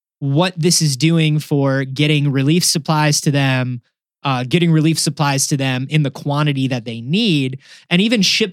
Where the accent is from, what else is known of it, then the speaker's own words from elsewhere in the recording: Florida, United States; also born or lived in New York; there were a couple times growing up in Florida where like my neighborhood was basically shut down for a week due to a hurricane.